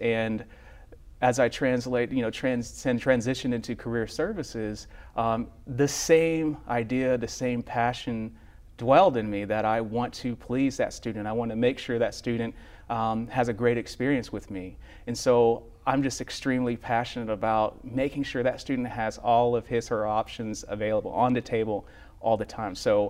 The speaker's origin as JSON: {"language": "English", "town": "College Station", "region": "Texas", "country": "United States", "tie": "born or raised there", "said": "I grew up in College Station, Texas. It's about an hour north of here."}